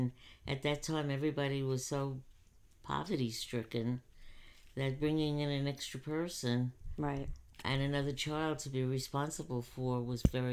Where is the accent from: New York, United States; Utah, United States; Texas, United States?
New York, United States; New York City; born there; I was born in the Bronx to my mom and my dad